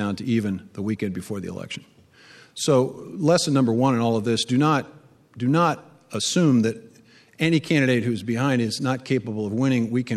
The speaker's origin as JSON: {"language": "English", "region": "Iowa", "country": "United States", "said": "I wasn't born here. We haven't elected a Democrat in 30 years. I'm from Southeast Iowa."}